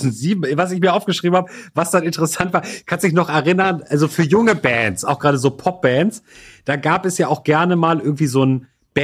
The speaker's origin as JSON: {"language": "German", "region": "Northern Germany", "country": "Germany", "said": "gerade als Norddeutscher im Privaten ist man ja sehr vorsichtig mit dem Begriff Freundschaft."}